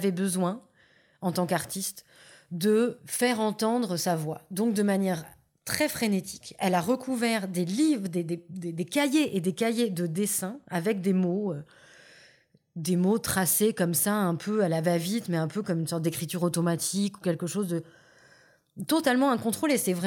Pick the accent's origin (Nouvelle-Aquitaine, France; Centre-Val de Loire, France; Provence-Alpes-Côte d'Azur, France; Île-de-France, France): Nouvelle-Aquitaine, France; Bordeaux; born there; moi, je suis née à Bordeaux, famille bourgeoise, catholique, tout ce qu'il y a de plus confortable, de plus installé.